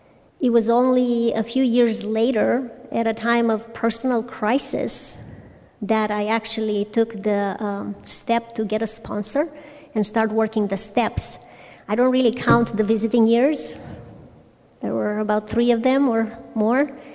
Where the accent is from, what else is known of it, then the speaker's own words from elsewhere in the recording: Romania; moved away as an adult; now in United States; I'm originally from Romania. I was born and raised, born and raised in a village, went to college in a city, and came to America after that with a Peace Corps volunteer that is from Birmingham, Alabama